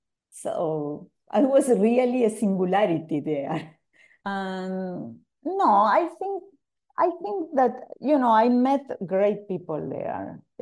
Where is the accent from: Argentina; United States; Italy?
Argentina; English is a second language; I was a woman from Latin America, from Argentina.